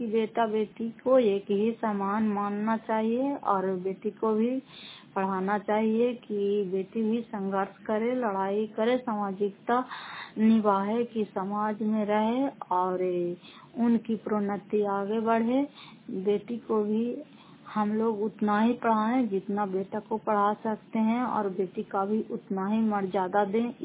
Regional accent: Fatehpur, Bihar, India; घर फतेहपुर, पंचायत मकरौता, जिला नालंदा, कराय ससरा ब्लॉक की निवासी हूँ।

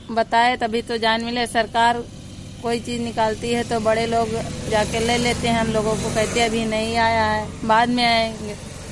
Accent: Paragpurwa, India; परागपुरवा।

